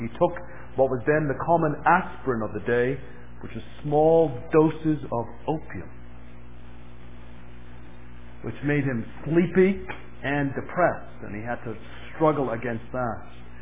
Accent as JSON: {"language": "English", "region": "England", "country": "United Kingdom", "tie": "born or raised there", "said": "I was raised in England, and there was still in that period as a young boy"}